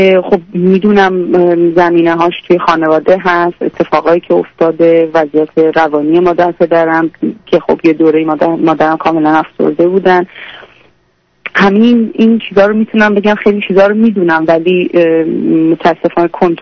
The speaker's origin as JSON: {"language": "Persian", "country": "Iran", "moved": "as an adult", "lives_now": "Europe", "said": "ما با هم از ایران سفر کردیم، اومدیم برای درس خوندن تو اروپا و بعد اینجا با هم ازدواج کردیم."}